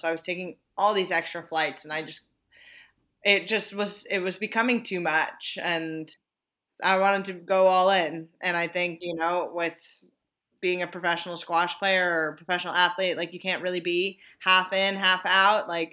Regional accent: Long Island, New York, United States; he used to live up in New York City and I'm from Long Island, New York.

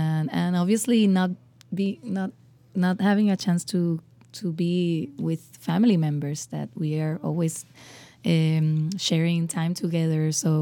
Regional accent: Puerto Rico; Now I think it's we're still healing from the Hurricane Maria, but I think what's worse has been like after the hurricanes we've had, like the mismanagement of the government and our colonial status.

